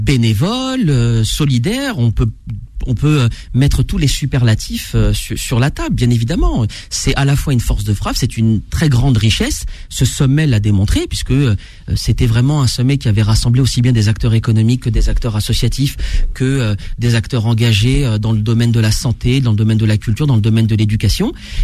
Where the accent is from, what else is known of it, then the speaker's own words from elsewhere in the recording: France; born there; je suis investi entre mon pays de naissance, la France, et mon pays d'origine, la Tunisie